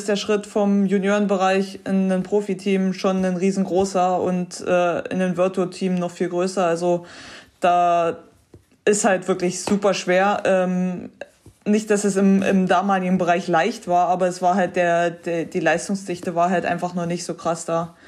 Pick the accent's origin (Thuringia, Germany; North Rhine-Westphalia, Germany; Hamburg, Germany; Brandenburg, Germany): Brandenburg, Germany; Forst; Mit dem bin ich in Forst noch groß geworden.